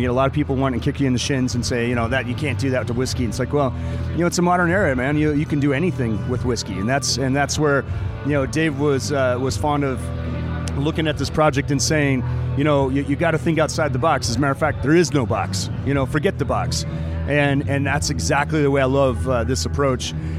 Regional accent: Montrose, Colorado, United States; No, it's definitely an agriculture community.

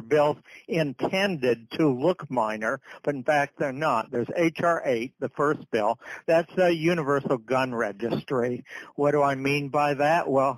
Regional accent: New Hampshire, United States; my home state of New Hampshire, where you're more likely to be killed by a moose than by a criminal with a gun

